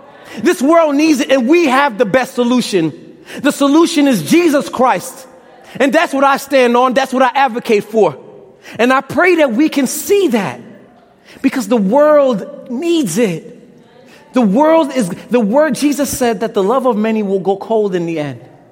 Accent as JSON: {"language": "English", "town": "Brooklyn", "region": "New York", "country": "United States", "lives_now": "Michigan, United States", "said": "I like being from Brooklyn. I like my accent. I like a little bit of my slang."}